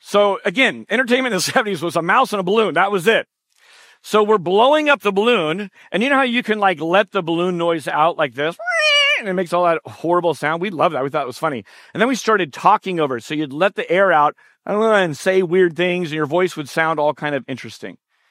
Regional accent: San Jose, California, United States; I grew up in West San Jose, and right where Doyle Road kind of bends is Brenton Avenue. That was my street.

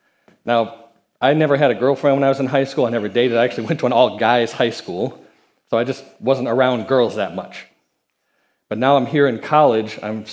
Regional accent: Chicago, Illinois, United States; moved away as an adult; So I grew up outside of Chicago, and when it came time to apply for colleges, I wanted out. I wanted to be someplace else. So I ended up going to college in Philadelphia

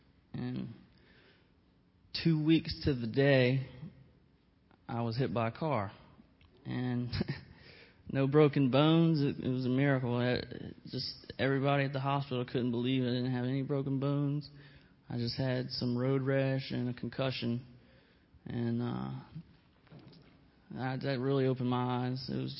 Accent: Gloucester, Virginia, United States; I'm from Gloucester, Virginia, and I'm 26, and married with two kids.

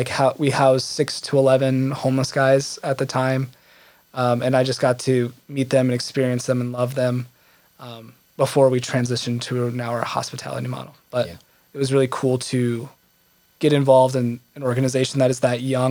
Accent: Davenport, Iowa, United States; Yeah. So I'm originally from Davenport, Iowa, and in high school, I loved going downtown

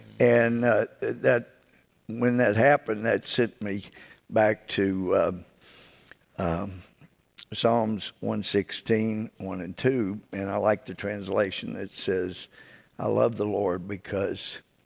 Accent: Mount Pleasant, Texas, United States; You know, I mean, y'all know I did all my growing up in Mount Pleasant.

